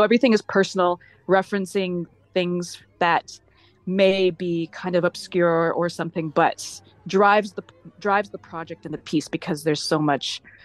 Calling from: Montreal, Quebec, Canada; I am in Montreal, and specifically in Lachine, very close to the airport.

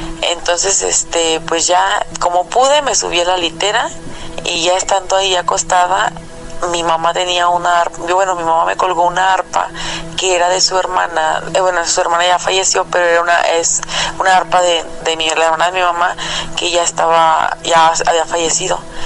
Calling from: Guanajuato, Mexico; soy de Guanajuato.

